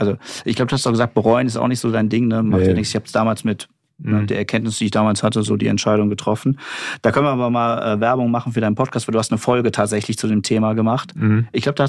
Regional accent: Kassel, Hesse, Germany; Und ich komme aus Nordhessen, Kassel habe ich damals schon gewohnt.

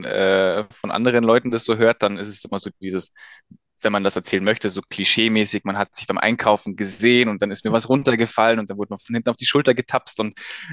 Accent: Bavaria, Germany; ich komme aus Oberbayern. Ja, so redest du aber nicht.

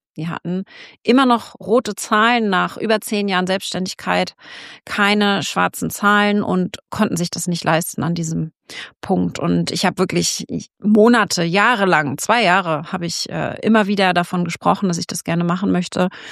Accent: Wittenförden, Mecklenburg-Vorpommern, Germany; Ich komme hier aus Wittenförden, aus einem kleinen Dorf in Mecklenburg-Vorpommern.

